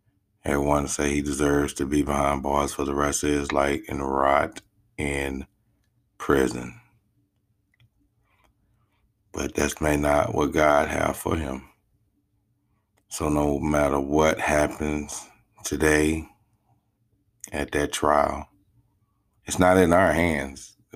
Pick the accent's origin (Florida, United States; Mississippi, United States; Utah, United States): Mississippi, United States; Greenwood; And the reason I'm down here in my hometown, Greenwood, Mississippi, is because they're trying to let him out.